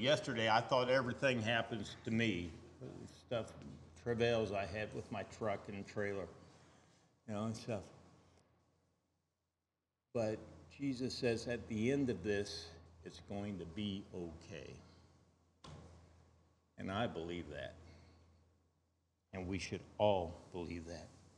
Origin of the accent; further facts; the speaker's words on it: Rantoul, Illinois, United States; You know, I grew up over outside of Rantoul and the church over there, my dad and Stan Dvorak were the first elders they ever had that church.